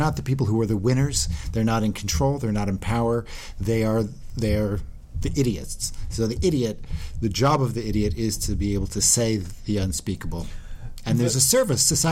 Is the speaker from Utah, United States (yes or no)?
no; Philadelphia, Pennsylvania, United States; I'm from Philadelphia.